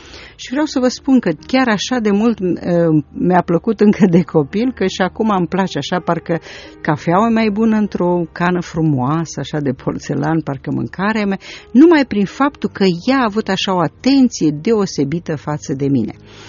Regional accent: Bucharest, Romania; born there; m-am născut la București și pentru că tatăl meu era păstor, sigur că mergeam de mânuță cu el și totdeauna eram prima la biserică.

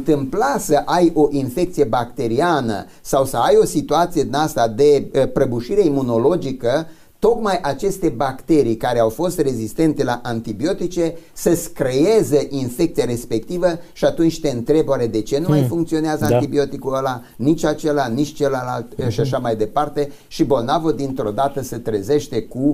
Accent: Romania; noi ca români exagerăm foarte tare cu antibioticele

